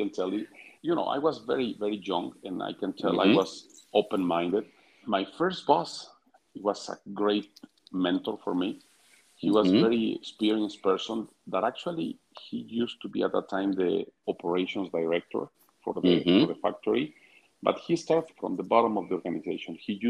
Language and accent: English; Querétaro, Mexico; English is a second language; but it was a new Korean project in my hometown in Querétaro. It's north of Mexico City, about two hours from Mexico City.